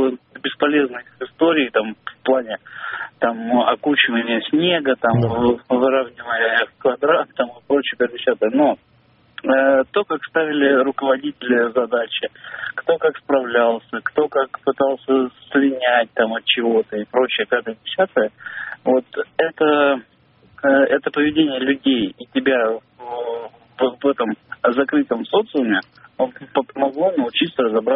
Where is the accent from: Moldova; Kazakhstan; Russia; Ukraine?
Russia; Moscow; я всю жизнь живу в Москве, я из Москвы, и учился в Туле, то есть потом служил в Коломне, то есть я там не из провинции